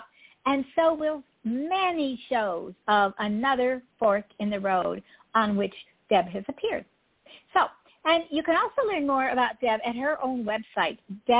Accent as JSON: {"language": "English", "region": "Pennsylvania", "country": "United States", "tie": "born there", "said": "I was born outside of Pittsburgh and went to college there. So, yeah, I have a great, big, huge feel for Pittsburgh."}